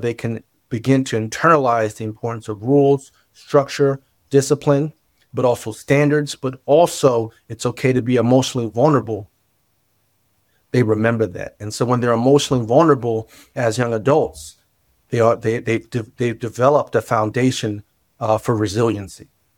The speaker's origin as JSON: {"language": "English", "region": "Virginia", "country": "United States", "moved": "as an adult", "lives_now": "New York City, United States", "said": "I hail from Virginia. And I moved up to New York City at age 21. And I've been there ever since."}